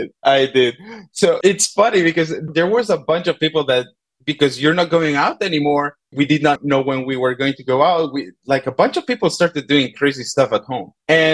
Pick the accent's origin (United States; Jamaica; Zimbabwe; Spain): Spain; Barcelona, Catalonia; Yes, I'm from Barcelona